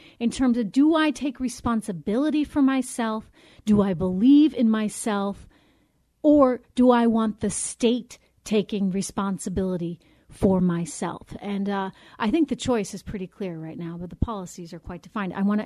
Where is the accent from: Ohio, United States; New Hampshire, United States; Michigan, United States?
New Hampshire, United States; I believe he went to my home state. It's his home state too, I guess. We New Hampshire people stick together for a little live free or die time.